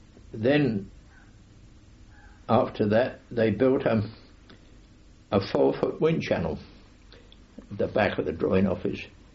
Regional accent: Walton-on-Thames, South East England, United Kingdom; born there; I was born in Walton-on-Thames, but at the time I joined the firm, I was living in Byfleet, and my father was the village policeman.

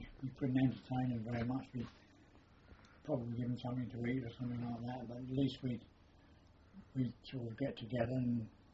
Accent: East of England, United Kingdom; because we come from Norfolk

